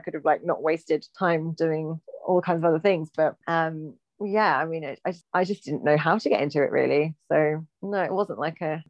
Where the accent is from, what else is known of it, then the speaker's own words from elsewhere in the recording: East of England, United Kingdom; I didn't grow up in London. I grew up in Norfolk, which is, out in the countryside.